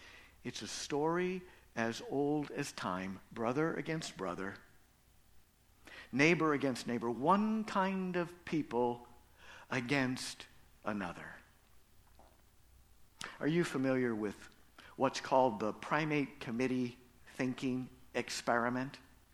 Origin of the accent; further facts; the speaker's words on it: Acton, Indiana, United States; I grew up in Acton, Indiana, in the 1960s, when it was still completely segregated. There was not one child of color anywhere in Acton, Indiana, or in my grade school, not one.